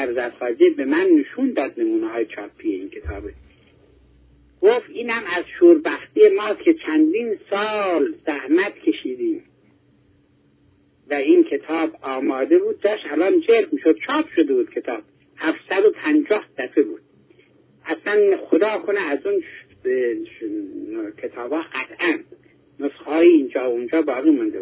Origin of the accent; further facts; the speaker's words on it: Iran; خب این واقعا ما به هر روز به عنوان یک ایرانی از این که حقی از حقوق ملی ما بازیافته میشه ما خرسندیم.